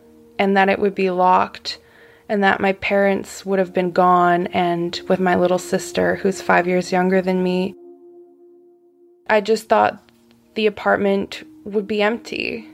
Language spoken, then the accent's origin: English; Quebec City, Quebec, Canada; born there; first language French; English is a second language; I was born in Quebec City. My first language was French. It wasn't a super rich part of the city.